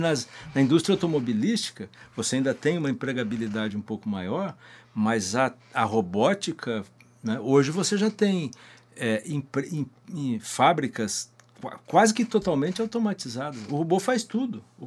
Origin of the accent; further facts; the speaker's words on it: Londrina, Paraná, Brazil; Nós que somos aqui de Londrina, podemos nos lembrar